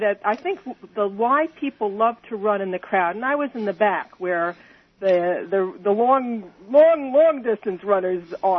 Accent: New York City, New York, United States; I'm born and bred in Manhattan, West Sider. So I've lived in other parts of the country. I've returned home.

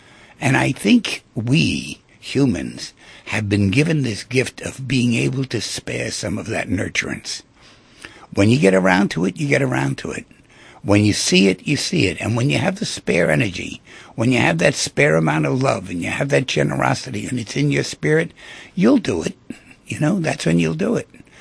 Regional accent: Manhattan, New York, United States; I was brought up in apartments in Manhattan, you know, so therefore nobody ever stops by.

